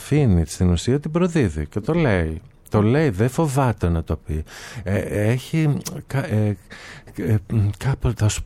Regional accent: Thessaloniki, Central Macedonia, Greece; also born or lived in Athens; Εγώ κατάγαμε πίσω από μια εργατική οικογένεια, mm-hmm. αλλά εκεί της Θεσσαλονίκης. Μεγάλωσα δηλαδή στις δυτικές συνοικίες της Θεσσαλονίκης. Κατέβηκα για σπουδές και τα λοιπά στην Αθήνα.

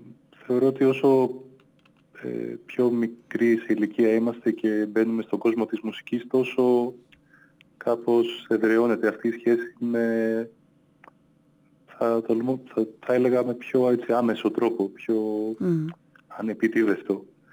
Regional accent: Zakynthos, Ionian Islands, Greece; also born or lived in Athens; Εκεί μεγάλωσα, εκεί γεννήθηκα. Μάλλον γεννήθηκα στην Αθήνα, μεγάλωσα στη Ζάκυνθο. Και εκεί πέρασα τα πρώτα μου χρόνια, ας πούμε, μέχρι τα 18.

